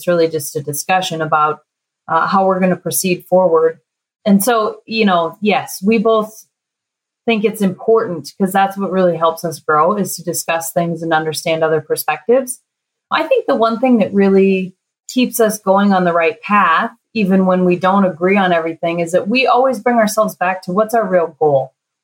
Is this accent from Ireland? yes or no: yes; Ireland; Well, you know, I'm Irish, so I just like a good argument